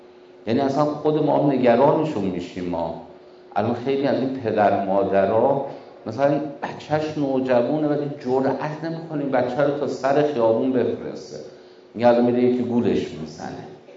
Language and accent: Persian; Tehran, Tehran Province, Iran; با اینکه حالا ما تو تهران هم بزرگ شدیم